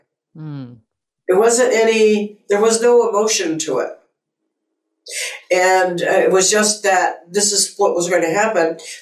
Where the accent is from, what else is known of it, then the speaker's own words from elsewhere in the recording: Syracuse, New York, United States; moved away as an adult; Prior to that, when I came to California, I came from Syracuse, New York, and I worked for Carrier Corporation.